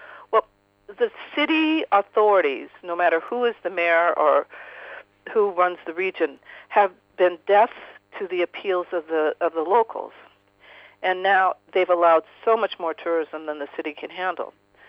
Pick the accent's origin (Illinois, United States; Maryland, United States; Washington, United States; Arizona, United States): Washington, United States; Seattle; You know, one visit to San Francisco, New York, my hometown, Seattle, it's gorgeous